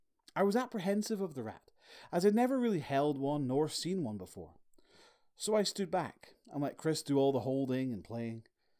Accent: Aberdeen, Scotland, United Kingdom; I'm originally from Aberdeen, a city in the northeast reaches of the wild and wondrous country of Scotland.

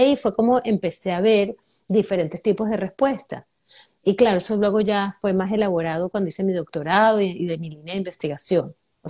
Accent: Venezuela; now in United States; lo que yo veía de chiquita en Venezuela

